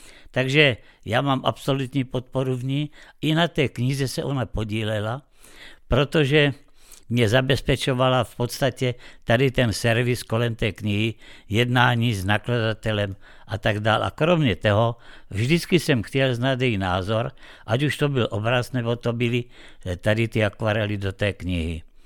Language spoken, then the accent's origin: Czech; Prostějov, Olomouc Region, Czechia; born there; od mého rodného města Prostějova na jih, na východ a na západ